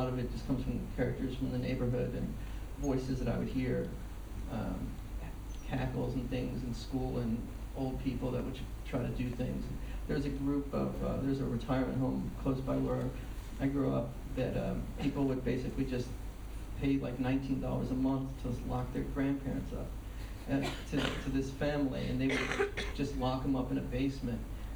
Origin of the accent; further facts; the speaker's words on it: Nashville, Tennessee, United States; Well, the South is where I grew up. I grew up in Nashville